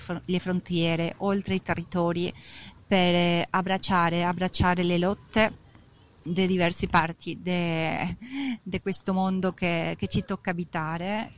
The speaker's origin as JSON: {"language": "Italian", "country": "Argentina", "said": "posso fare ponte tra la mia terra di origine, chiamata per adesso Argentina"}